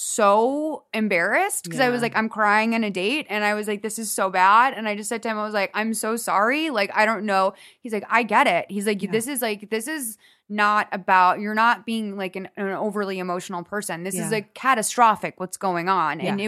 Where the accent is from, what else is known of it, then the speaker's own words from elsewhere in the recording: Boston, Massachusetts, United States; now in Los Angeles, United States; Well, we're also spoiled because we grew up in Boston, right?